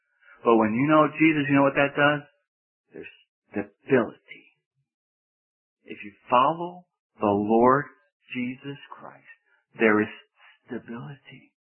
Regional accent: the North, United States; now in US South; See, coming to the South, being that I'm from the North, in the North, it's not too much trouble to find out who's not saved.

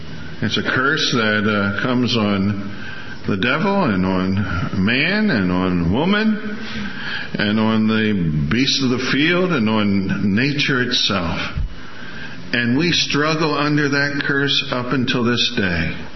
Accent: Iowa, United States; Now, I come from Iowa, where there are more pigs than there are people.

